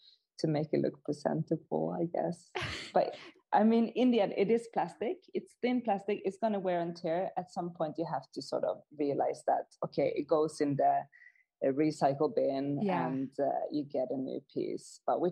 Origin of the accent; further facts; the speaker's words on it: Norway; now in Stockholm, Sweden; particularly in Stockholm, where I live, or we all live, actually. But both me and Carolina, we come from Norway